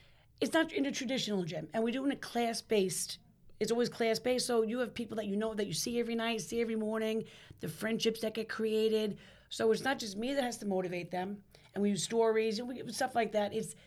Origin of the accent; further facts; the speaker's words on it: Rockaway, New York, United States; I'm from Rockaway. That's where I raised my family.